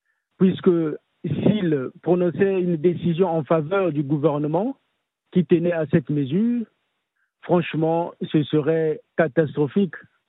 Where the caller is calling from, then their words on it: Republic of the Congo; Bonjour Africa Radio, je suis du Congo Brazzaville.